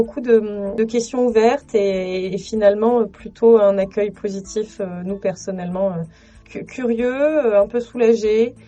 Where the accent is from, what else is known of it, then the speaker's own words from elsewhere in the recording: New Caledonia; en tant que Calédonien, même si on n'habite pas sur le caillou